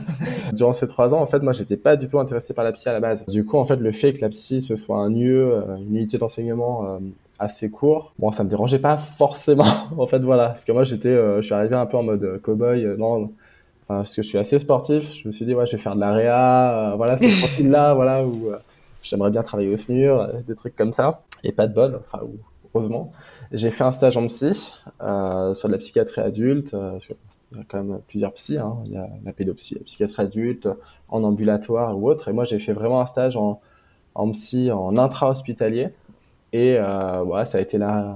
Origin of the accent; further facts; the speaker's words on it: Brittany, France; du coup, j'ai 31 ans, je suis breton, c'est important de le dire, on a une fierté en Bretagne.